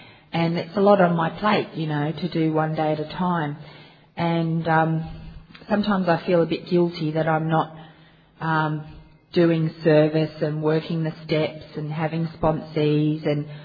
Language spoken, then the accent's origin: English; Sydney, New South Wales, Australia; I'm an alcoholic from Sydney, Australia.